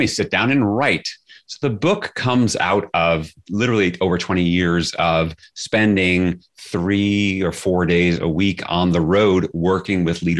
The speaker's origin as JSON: {"language": "English", "town": "Flushing", "region": "New York", "country": "United States", "tie": "born or raised there", "said": "Not so easy when you're growing up in Flushing, Queens, which is where I grew up, where I got called all sorts of names"}